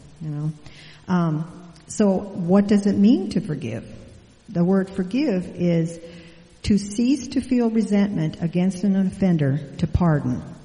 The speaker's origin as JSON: {"language": "English", "region": "North Dakota", "country": "United States", "tie": "born or raised there", "said": "I grew up in North Dakota, and I grew up on a farm, and I grew up about 9 miles from town, and I had to ride a school bus."}